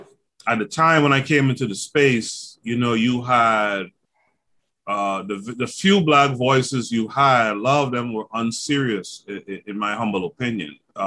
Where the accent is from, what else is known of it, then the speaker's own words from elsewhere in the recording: Bahamas; I'm from the Bahamas. I grew up in a family that was very political.